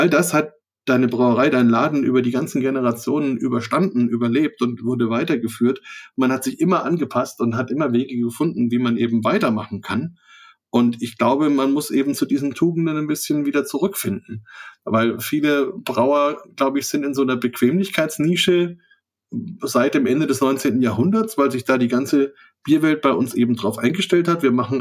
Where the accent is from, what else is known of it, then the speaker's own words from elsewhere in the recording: Bavaria, Germany; Also bei uns in Franken ist ja zum Beispiel so